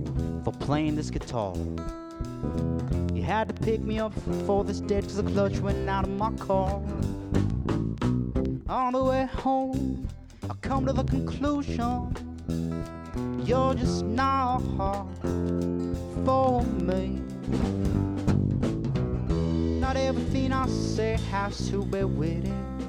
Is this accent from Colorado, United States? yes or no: yes; Alamosa, Colorado, United States; I recorded with some of my mentors growing up in Alamosa